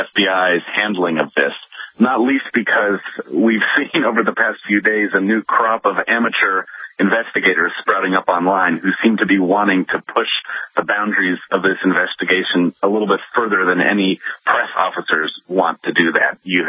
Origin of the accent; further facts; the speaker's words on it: Boston, Massachusetts, United States; I'm coming at this as a Bostonian as well, so this is really close to home.